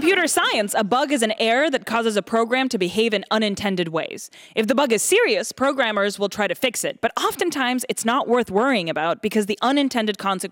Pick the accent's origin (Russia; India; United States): Russia; I'm originally from Russia.